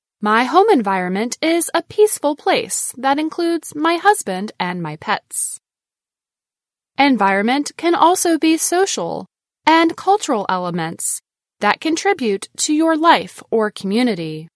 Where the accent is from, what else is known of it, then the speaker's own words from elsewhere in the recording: India; I am from India.